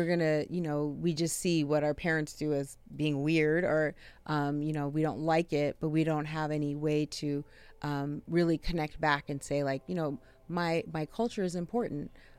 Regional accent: United States; I'm an American raised child.

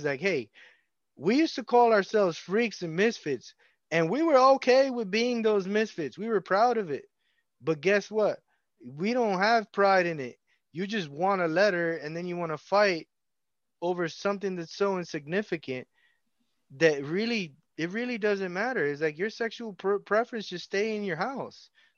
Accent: United States; I'm only speaking as an American perspective because I am here, I live here, and I am an American

